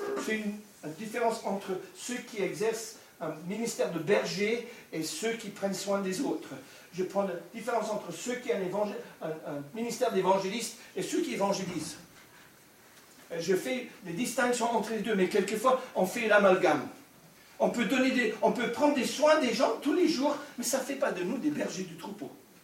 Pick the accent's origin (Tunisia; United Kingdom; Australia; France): United Kingdom; Scotland; Donc, je suis d'origine d'Écosse.